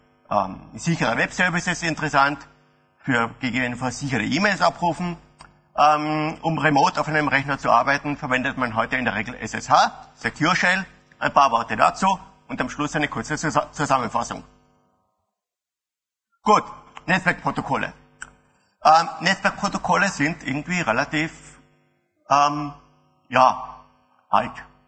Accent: Graz, Styria, Austria; Ich komme aus Graz, Österreich, wie man vielleicht am Dialekt hört.

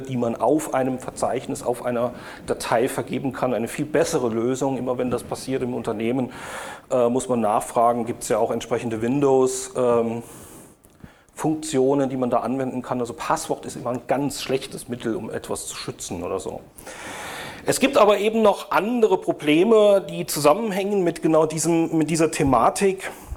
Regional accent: Bitburg, Rhineland-Palatinate, Germany; Ich bin gebürtiger Bitburger.

